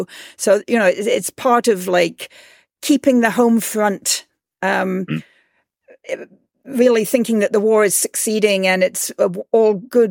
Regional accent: England, United Kingdom; You know, I grew up in England

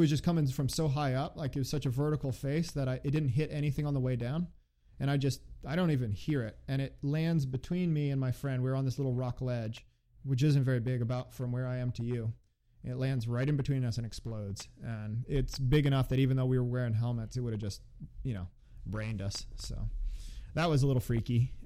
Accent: Georgia, United States; also born or lived in Chicago / Texas; I was born in Chicago, yeah. And I spent a lot of my life actually in Georgia and Texas. So I grew up in Georgia and Texas mostly. I mean, I left Chicago when I was like six.

